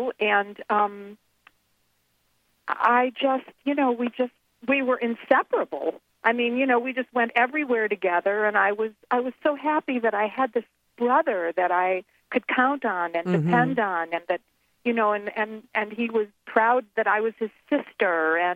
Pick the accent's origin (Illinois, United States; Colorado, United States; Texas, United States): Illinois, United States; Chicago; Well, Mr. Belmont, you know, because I'm from Chicago